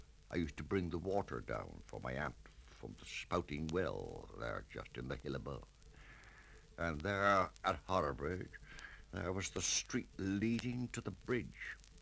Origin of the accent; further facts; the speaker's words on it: Plymouth, South West England, United Kingdom; I spent so much of my time when I was a boy on Plymouth Hoe. My home was very near Plymouth Hoe. I was born in Knott Street, a very historic street.